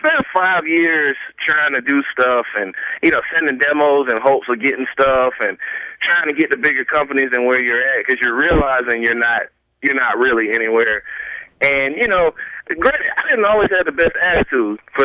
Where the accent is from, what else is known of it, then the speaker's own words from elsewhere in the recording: Georgia, United States; you know, I'm a Southern boy. You know, I'm from Georgia.